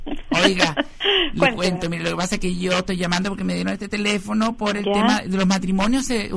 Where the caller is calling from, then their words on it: San Rosendo, Biobío, Chile; De la misma zona de San Rosendo.